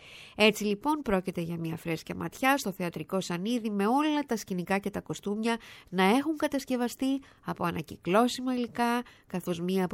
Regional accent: Thessaloniki, Central Macedonia, Greece; όχι επειδή είναι η πατρίδα μου

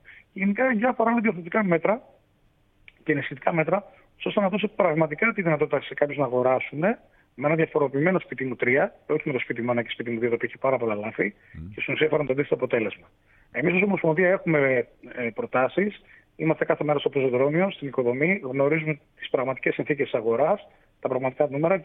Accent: Thessaloniki, Central Macedonia, Greece; τουλάχιστον στην πόλη μου, τη Θεσσαλονίκη

